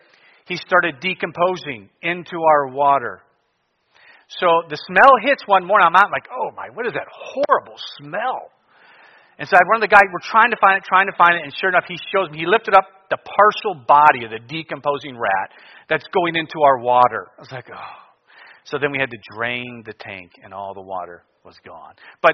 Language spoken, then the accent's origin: English; Cleveland, Ohio, United States; Again, I grew up in Cleveland. I'm not ready for this.